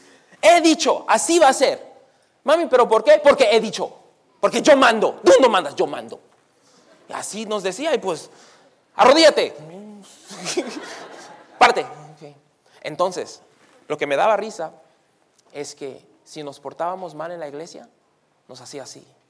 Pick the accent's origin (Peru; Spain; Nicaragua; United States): United States; Chicago, Illinois; Ahora, yo nací en Chicago y me crié allí, en Humboldt Park.